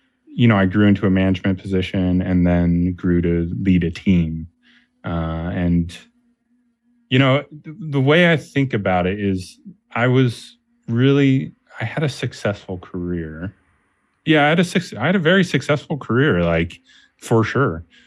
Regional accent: Oakland, California, United States; now in Portland, United States; I mean, I've been in Portland for 32 years. I was born in Oakland, lived in the Bay Area for 8 years. So that's kind of my childhood when I think about it.

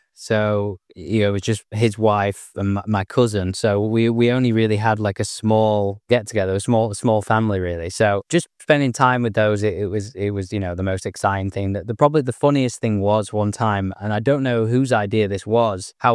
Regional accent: England, United Kingdom; that's what I know it as an English person

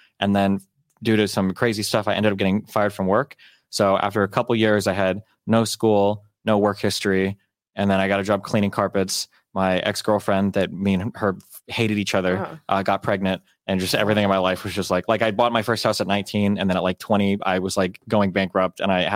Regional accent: Omaha, Nebraska, United States; They moved to Nebraska, and then I was born and raised in Omaha.

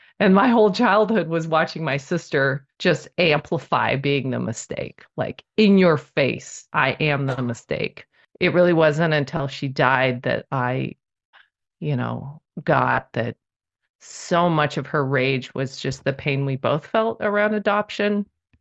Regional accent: California, United States; born there; I was born in June 29th, 1975 in LA County, California, born at Northridge Hospital in LA County.

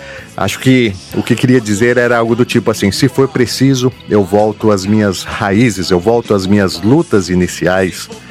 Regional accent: São Paulo, Brazil; Mas aqui no interior de São Paulo, onde eu cresci

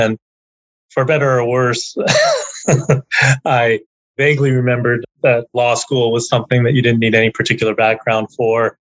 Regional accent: Berkeley, California, United States; So I'm somewhat unusual in that I'm Bay Area born and bred. I was born in Berkeley while my father was finishing his PhD there.

